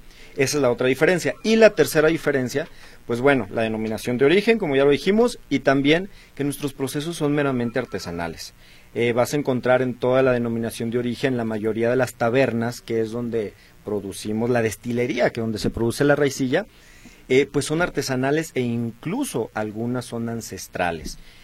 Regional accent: Tenamaxtlán, Jalisco, Mexico; Yo siempre les digo en mi pueblo, Tenamaxlán, que es su casa

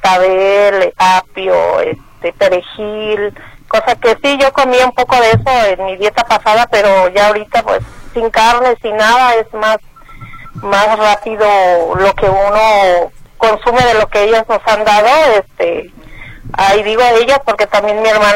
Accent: San Luis Potosí, Mexico; now in Dallas, United States; yo estoy aquí en Dallas, Texas, pero soy del estado de San Luis Potosí, de la Huasteca Potosina.

